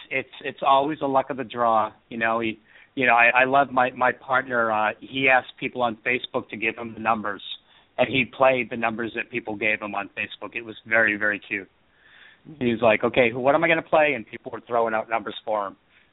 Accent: Boston, Massachusetts, United States; And I am originally from Boston, and I moved out here in 1993

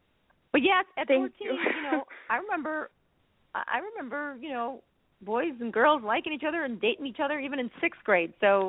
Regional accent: Chicago, Illinois, United States; I'm from Chicago.

